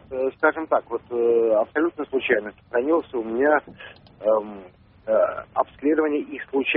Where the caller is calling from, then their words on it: Moscow, Russia; Звоню я отсюда, из Москвы.